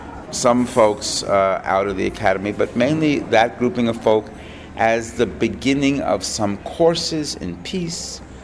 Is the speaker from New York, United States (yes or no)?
yes; New York, United States; But because I was from New York and they were really trying to de-emphasize prosecution of people from big cities